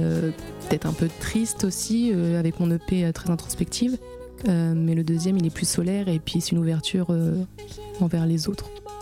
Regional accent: Granville, Normandy, France; Et je viens de Granville et aussi de l'Orne. Je navigue entre ces deux départements.

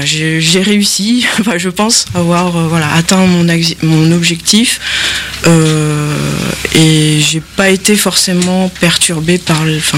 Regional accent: Cherbourg, Normandy, France; je suis originaire en fait de Cherbourg. dans la Manche.

